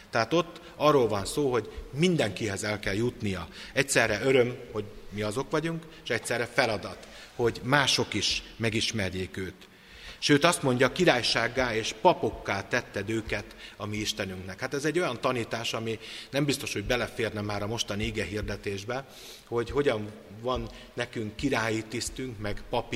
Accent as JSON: {"language": "Hungarian", "town": "Bezdéd", "region": "Szabolcs-Szatmár-Bereg", "country": "Hungary", "tie": "born or raised there", "said": "Szóval a szülőfalumban találtak egy tarsolylemezt, amiben az a különlegesség, ez a bezdédi aranytarsolylemez"}